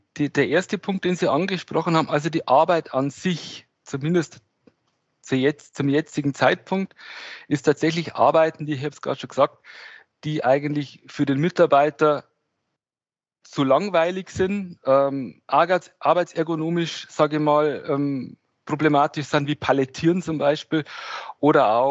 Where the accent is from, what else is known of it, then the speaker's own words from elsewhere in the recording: Regensburg, Bavaria, Germany; Also ich komme hier aus Regensburg.